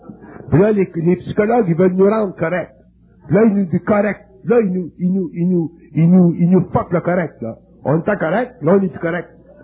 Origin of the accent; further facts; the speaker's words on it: Quebec, Canada; Puis on est des Québécois